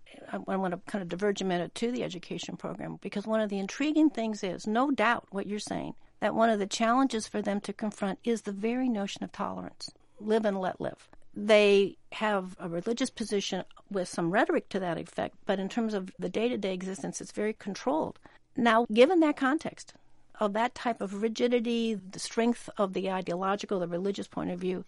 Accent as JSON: {"language": "English", "country": "United States", "said": "As an American, you hear the year 1979, and we tend to think of the Iranian Revolution"}